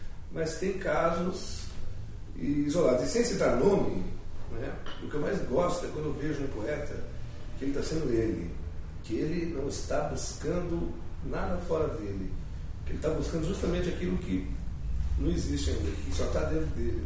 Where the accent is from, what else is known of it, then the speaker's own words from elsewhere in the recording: Ponta Porã, Mato Grosso do Sul, Brazil; also born or lived in Rio de Janeiro; Fui morar um tempo no Rio, também internacional, não consegui, fiquei 8 meses, nasci no Rio, por fatalidade fui criado em Ponta Porã, não me dei bem com o Rio, né?